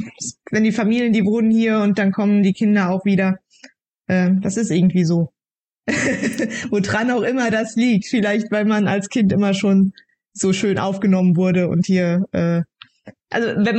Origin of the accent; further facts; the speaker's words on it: Brachbach, Rhineland-Palatinate, Germany; Richtig, genau. Ich wohne wieder in meinem Heimatdorf.